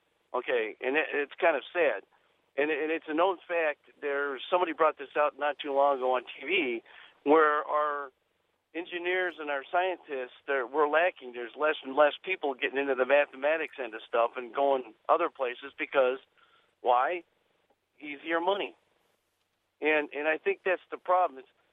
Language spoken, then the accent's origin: English; Lancaster, California, United States; Actually, I was born and raised in Lancaster, California, which is two towns south of there.